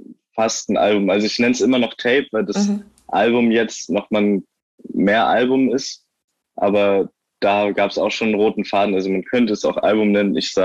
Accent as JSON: {"language": "German", "town": "Eckernförde", "region": "Schleswig-Holstein", "country": "Germany", "said": "wenn jemand mich fragt, woher kommst du, sage ich aus Eckernförde."}